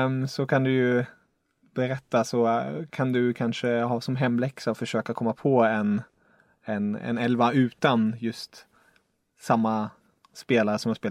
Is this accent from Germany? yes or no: yes; Germany; Det är ju jobbigt, jag är tysk och det är många tyskar jag vill ha med i mitt lag.